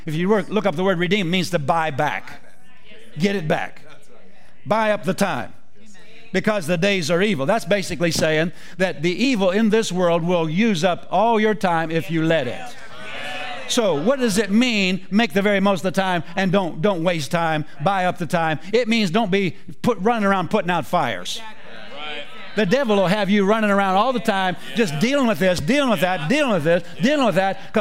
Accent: Pennsylvania, United States; I grew up in Pennsylvania, there's a lot of Amish in Pennsylvania

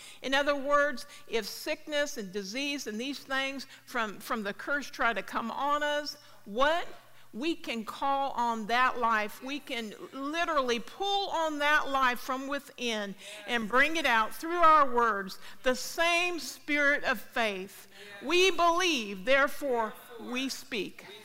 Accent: Kansas City, Missouri, United States; I grew up in the Kansas City area, so I am born and, you know, raised Kansas City.

